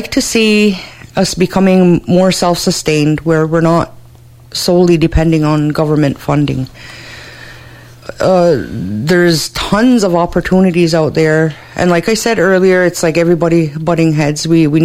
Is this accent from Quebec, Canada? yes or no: yes; Kahnawake, Quebec, Canada; We're all Gnyatgehaga from Gahnawage, and we need to work together. We all live here.